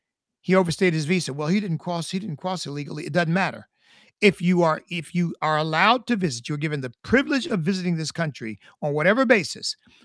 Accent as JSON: {"language": "English", "country": "United States", "said": "I'm an American. I'm a patriot. I'm a Christian. I'm grateful to God every day of my life for this country"}